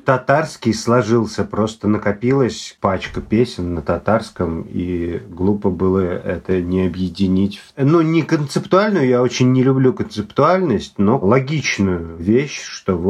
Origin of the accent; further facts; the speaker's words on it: Georgia; Я грузин, поэтому мне интересна грузинская культура.